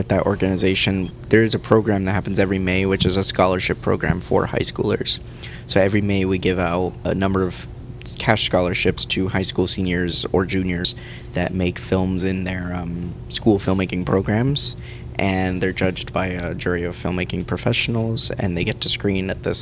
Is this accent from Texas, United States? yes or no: no; Cambria, California, United States; And so Darian and Julian are producers on The Strawberry. We grew up with them in Cambria.